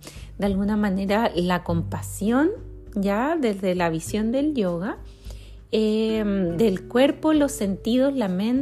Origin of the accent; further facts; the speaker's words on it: Chile; yo vengo desde Chile